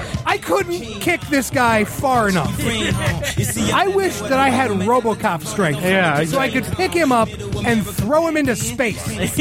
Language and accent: English; Detroit, Michigan, United States; And we're from Detroit, the original home of bad pizza chains.